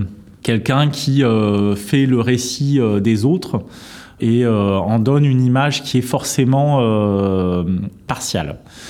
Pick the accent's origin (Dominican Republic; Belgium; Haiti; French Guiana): French Guiana; moi, je viens de Guyane et que ces paysages, c'est des paysages qui sont des paysages d'enfance.